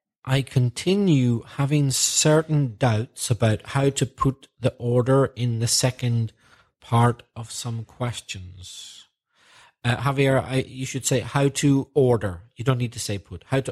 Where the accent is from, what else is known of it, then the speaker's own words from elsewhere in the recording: Belfast, Northern Ireland, United Kingdom; And I was brought up in Belfast, in Northern Ireland. So we were brought up there.